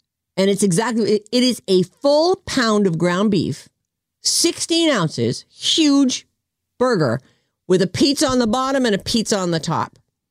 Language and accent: English; Boston, Massachusetts, United States; Like growing up in Boston, I mean, I want to say I was easily 20 years old before I ever tasted sushi.